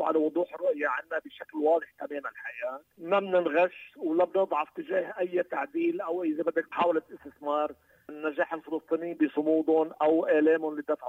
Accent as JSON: {"language": "Arabic", "country": "Lebanon"}